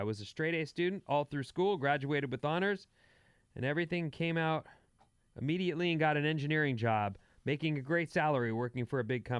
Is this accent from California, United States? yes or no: yes; San Francisco, California, United States; Fifth generation San Francisco here, and San Franciscan here, and I grew up bottle fed on See's candy.